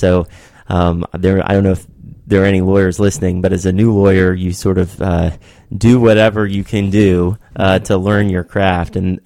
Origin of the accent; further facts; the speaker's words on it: Clearwater, Florida, United States; I grew up in Clearwater, and I love growing up here. You know, it's a special place as a kid to get to grow up in Pinellas County.